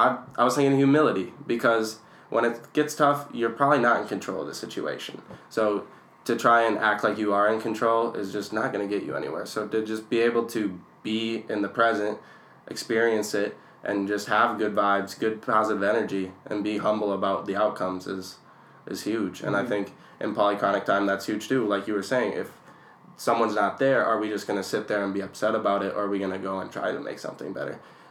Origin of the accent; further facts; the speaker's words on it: Anoka, Minnesota, United States; I have, yeah. I'm born and raised in Minnesota.